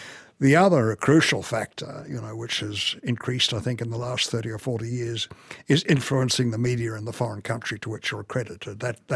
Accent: Australia; So I think that that is an important part of one's work as a diplomat, as an Australian diplomat.

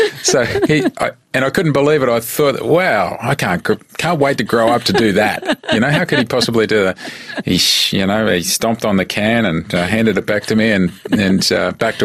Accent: Melbourne, Victoria, Australia; also born or lived in Seymour / Puckapunyal; I was born in Seymour Hospital, and we lived in Puckapunyal when I was for the first 2 years of my life because Dad was in the army. And when he left the army, he got to choose from a couple of different places in Melbourne

